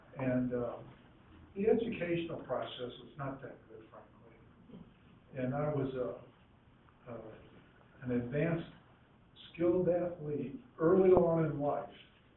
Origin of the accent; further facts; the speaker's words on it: Indiana, United States; And I was born and raised in Indiana, the second in a family of eight.